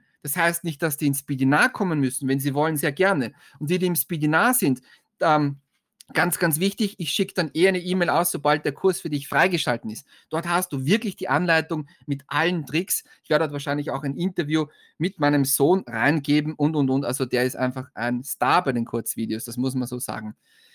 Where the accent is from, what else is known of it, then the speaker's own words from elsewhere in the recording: Austria; Also bei uns in Österreich ist immer Herbst und dann Winter.